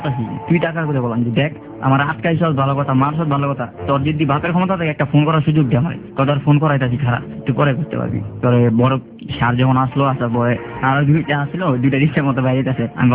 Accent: Dhaka, Dhaka Division, Bangladesh; বললাম আমার বাড়ি ঢাকা।

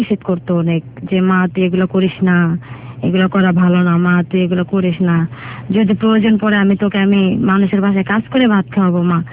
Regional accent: Dhaka, Dhaka Division, Bangladesh; আমি ঢাকাতেই বড় হয়েছি।

